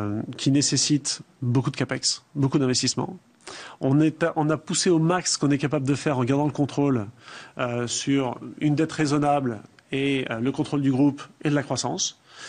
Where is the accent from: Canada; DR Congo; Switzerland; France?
France; parce qu'on est français